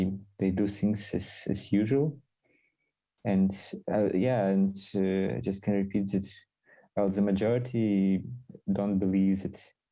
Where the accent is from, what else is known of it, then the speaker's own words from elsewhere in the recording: Chernivtsi, Chernivtsi Oblast, Ukraine; I moved yesterday from Kiev to Chernivtsi, my hometown, and where my parents live.